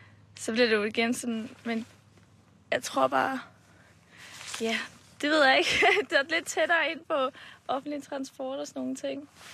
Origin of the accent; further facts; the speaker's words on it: Copenhagen, Capital Region of Denmark, Denmark; Jeg kommer fra Danmark. Og her fra Brøndshøj.